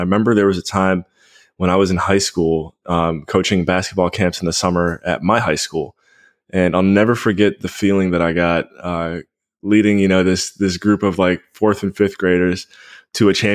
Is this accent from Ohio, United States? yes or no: yes; Cleveland, Ohio, United States; Born and raised in the Cleveland, Ohio area. Went to college in Western Pennsylvania